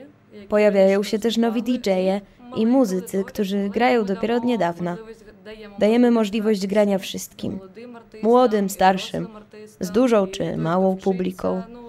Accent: Bilhorod-Dnistrovskyi, Odesa Oblast, Ukraine; Pochodzę z Białego Grodu nad Dniestrem, teoretycznie położonego 2 godziny jazdy stąd

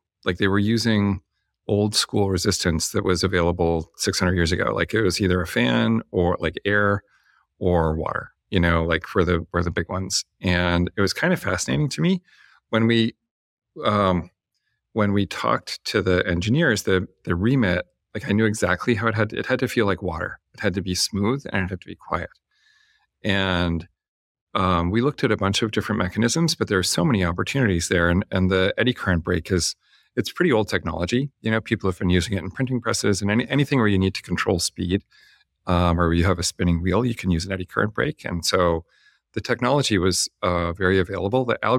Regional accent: Canada; I'm Canadian. I didn't grow up here. I don't know anybody here.

